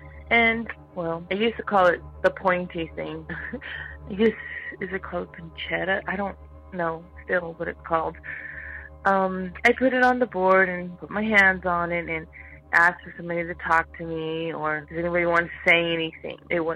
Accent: El Cerrito, California, United States; I'm from El Cerrito, California.

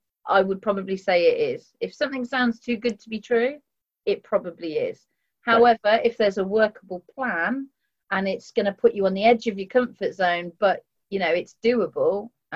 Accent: United Kingdom; we're British and we don't like to shout about ourselves

